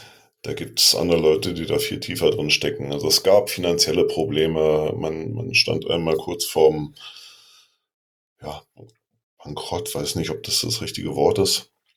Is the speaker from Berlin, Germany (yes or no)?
yes; Berlin, Germany; Ich persönlich habe ja hier in meiner Heimatstadt einen Verein, der vorgemacht hat, wie es geht, Union Berlin.